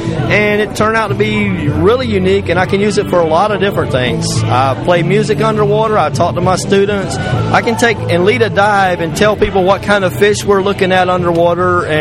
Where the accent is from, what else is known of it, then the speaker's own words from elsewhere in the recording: Florida, United States; I mean, I'm from Florida. Rich, I'm a native